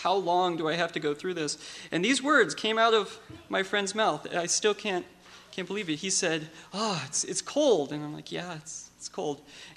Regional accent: Alaska, United States; I've been an Alaskan my whole life. I wasn't born here, but I was raised in Alaska.

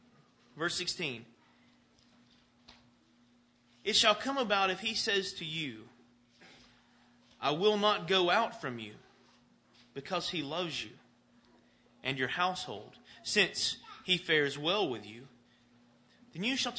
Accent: Chickamauga, Georgia, United States; I look back into where I grew up, and I grew up in Chickamauga, where one of the bloodiest battles of the Civil War took place.

